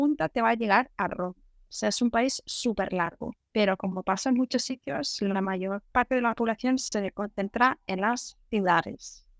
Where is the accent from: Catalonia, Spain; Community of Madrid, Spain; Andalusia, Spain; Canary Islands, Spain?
Catalonia, Spain; Lleida; now in Norway; Yo soy nacida y crecida en Cataluña, en Lleida, pero mi padre es alemán, o era alemán, él murió ahora hace 12 años. Entonces, yo soy muy mediterránea, pero tengo esta parte un poco más alemana, un poco más nórdica.